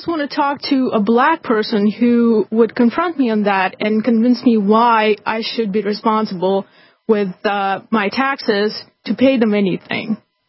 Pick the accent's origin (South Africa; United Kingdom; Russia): Russia; English is a second language; now in United States; I was like, well, I come from Russia